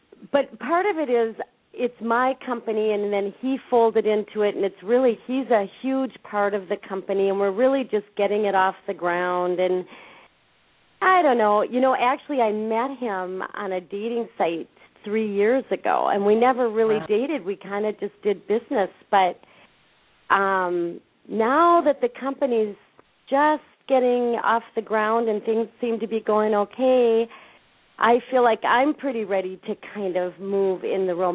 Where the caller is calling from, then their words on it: Minnesota, United States; Hi, I'm calling from Minnesota.